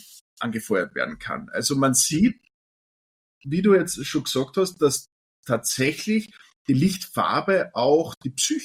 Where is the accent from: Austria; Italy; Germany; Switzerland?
Austria; ich habe jetzt aktuell im Standard einen Beitrag bei uns in Österreich gesehen